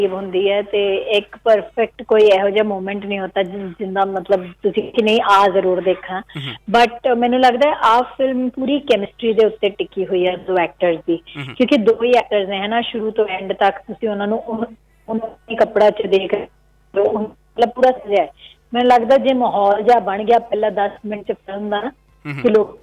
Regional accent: Chandigarh, India; ਮੈਂ ਤਾਂ ਚੰਡੀਗੜ੍ਹ ਤੋਂ ਹਾਂ

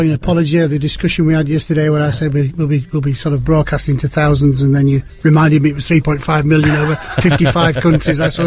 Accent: Leeds, Yorkshire and the Humber, United Kingdom; born there; I see myself as a Huddersfield person. I was born in Leeds, in Bramley, in Leeds.

